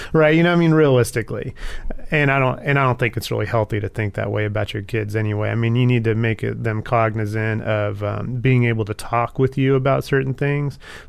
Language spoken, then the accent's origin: English; Texas, United States; Sorry, I'm from Texas.